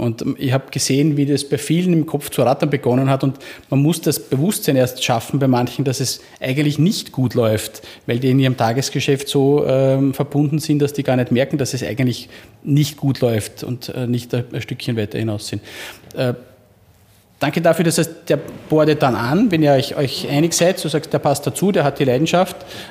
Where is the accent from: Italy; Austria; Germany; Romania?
Austria